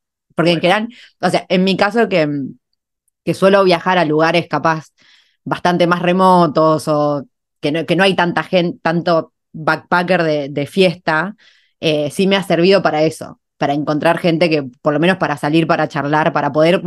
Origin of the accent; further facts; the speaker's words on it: Argentina; Como que tenemos algo, los argentinos, los sudamericanos, de cierta forma de ser